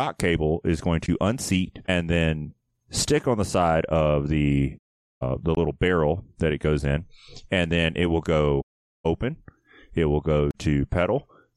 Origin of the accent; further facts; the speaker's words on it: Memphis, Tennessee, United States; It's got a fucking Z in it, and I grew up in Memphis.